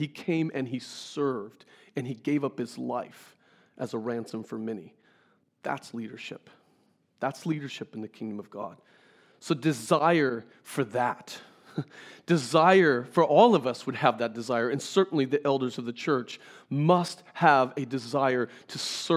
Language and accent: English; Scott City, Kansas, United States; I go back to my hometown, Scott City, Kansas, and people know me for who I was.